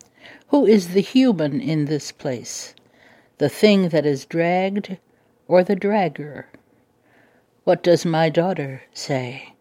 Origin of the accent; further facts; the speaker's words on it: United States; I'm an American poet.